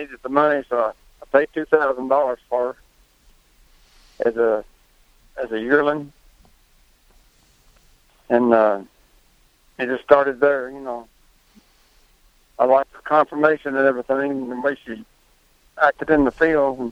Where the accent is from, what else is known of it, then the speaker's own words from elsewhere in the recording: Owen County, Kentucky, United States; I'm from Owen County originally. Owen is about 60 miles from here, from Lexington.